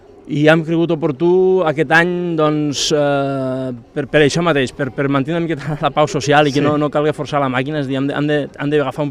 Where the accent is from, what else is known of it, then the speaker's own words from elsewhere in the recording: Móra la Nova, Catalonia, Spain; La gent que som de Móra la Nova i que tota la vida hem viscut aquí